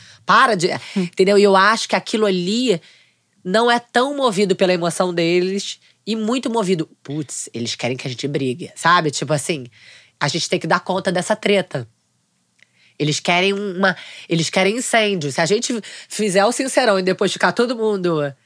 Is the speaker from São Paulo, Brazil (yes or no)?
no; Rio de Janeiro, Brazil; Eu sou carioca da gema, eu sou muito carioca, tá? Eu me comunico, eu exalo carioquês, não só no sotaque